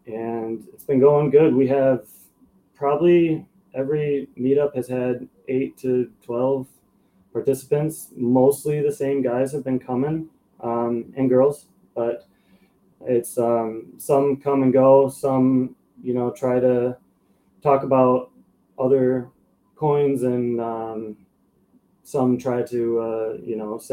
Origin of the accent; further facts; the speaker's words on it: Grand Rapids, Michigan, United States; We planned on coming back to Grand Rapids, my hometown, eventually.